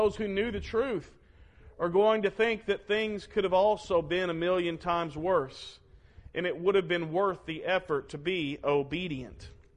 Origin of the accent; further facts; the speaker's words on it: Arkansas, United States; Lisa is the CPA. I'm from Arkansas.